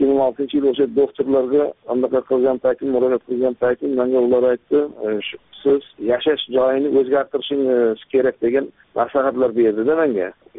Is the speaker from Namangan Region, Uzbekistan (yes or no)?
no; Zomin, Jizzakh Region, Uzbekistan; born there; 1970-yilda Jizzax viloyati Zomin tumanida tug'ilganman.